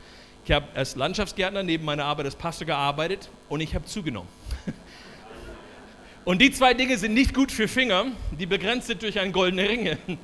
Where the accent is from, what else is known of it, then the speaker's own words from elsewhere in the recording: United States; German is a second language; Ich bin ursprünglich Amerikaner, nicht nur ursprünglich, ich bin immer noch. Kann nebenher einfach Deutsch sprechen.